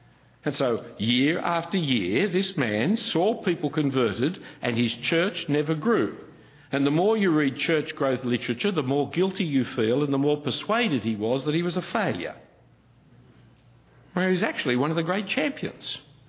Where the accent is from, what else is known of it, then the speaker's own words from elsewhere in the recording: Sydney, New South Wales, Australia; we Sydney-siders, we grew up in Sydney, we're going to die in Sydney